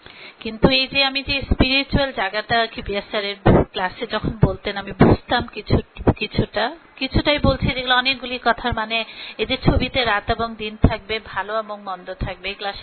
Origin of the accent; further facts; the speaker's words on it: Dhaka, Dhaka Division, Bangladesh; আমি একটা বড় আরবান শহরে, ঢাকা শহরে বড় হয়েছি, এখানে আমি স্কুল শেষ করেছি এবং আমার চারুকলার শিক্ষা আমি এখানে করেছি, ব্যাচেলার করেছি।